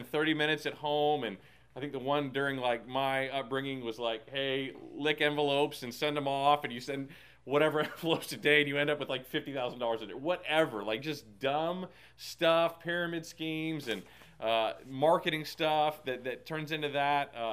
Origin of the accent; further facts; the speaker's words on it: Texas, United States; My dad, growing up in Texas, taught me this lesson.